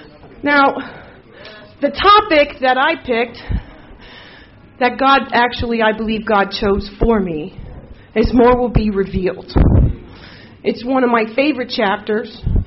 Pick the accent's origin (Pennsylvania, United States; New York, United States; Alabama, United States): Pennsylvania, United States; Allentown; My sponsor, I'm from Allentown, Pennsylvania.